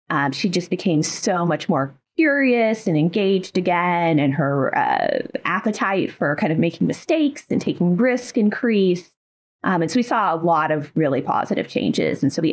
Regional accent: Texas, United States; I grew up in Texas, and then I went to undergraduate in Philadelphia, and I did my PhD in North Carolina.

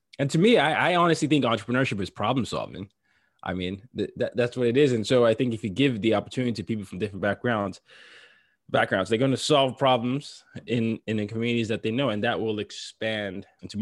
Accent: Nigeria; I have to tell people I'm from Nigeria, because they're like, well, are you sure? You're English?

